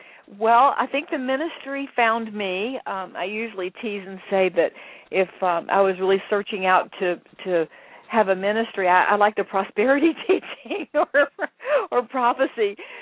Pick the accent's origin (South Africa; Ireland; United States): United States; Birmingham, Alabama; moved away as an adult; now in Atlanta, United States; And I had moved from my hometown in Birmingham, Alabama. I was the reigning Mrs. Alabama, 1984.